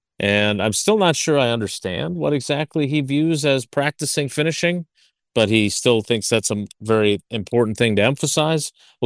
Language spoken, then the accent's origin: English; Milwaukee, Wisconsin, United States; In the 80s, I was a kid growing up in Milwaukee.